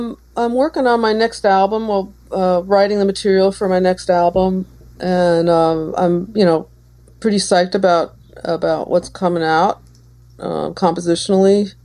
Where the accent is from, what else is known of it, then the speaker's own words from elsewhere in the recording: New Jersey, United States; New Jersey.